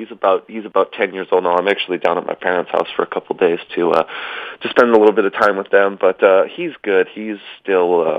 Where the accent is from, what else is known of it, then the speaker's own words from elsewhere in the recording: Adrian, Michigan, United States; I grew up in Adrian, Michigan. You know, a pretty small place in terms of this world.